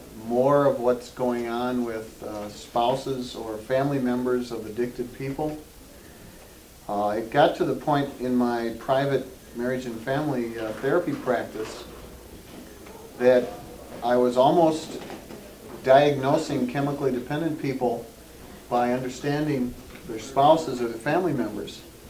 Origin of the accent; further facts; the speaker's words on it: Minnesota, United States; I'm from Minnesota.